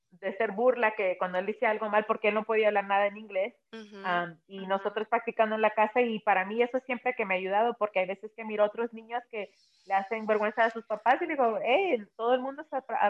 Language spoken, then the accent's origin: Spanish; El Salvador; now in United States; yo soy de El Salvador